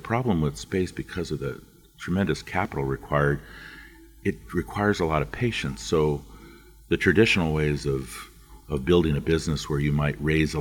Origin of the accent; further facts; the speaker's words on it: Dayton, Ohio, United States; Growing up in Dayton, Ohio, near where the Wright brothers grew up and walking by Orville Wright's house every day